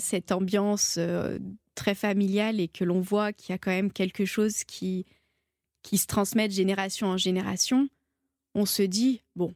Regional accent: Saint-Étienne, Auvergne-Rhône-Alpes, France; Donc je suis stéphanoise, je viens de Saint-Étienne.

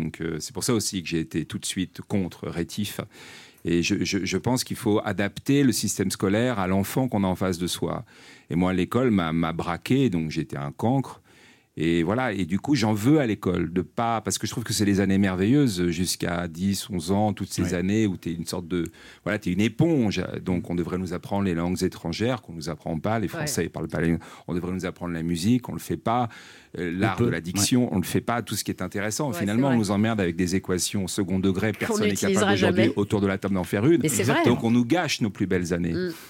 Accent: Neuilly-sur-Seine, Île-de-France, France; born there; je suis né à Neuilly-sur-Seine, moi, on se refait pas. Hein. Ah, ouais. Famille de Versaillaise, voilà.

